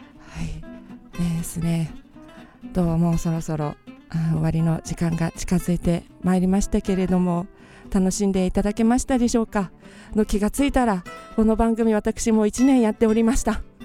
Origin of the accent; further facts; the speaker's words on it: Kyushu, Japan; 私九州出身なんですけれども